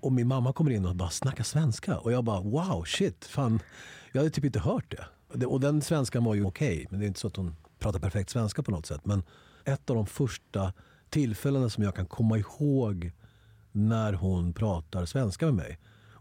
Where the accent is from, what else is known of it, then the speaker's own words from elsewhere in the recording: Stockholm, Stockholm County, Sweden; born there; Jag föddes i Stockholm.